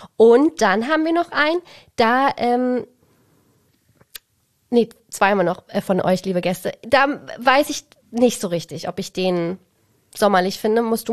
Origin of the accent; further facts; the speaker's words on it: Greece; ich bin ja auch Griechin, Griechin bin ich.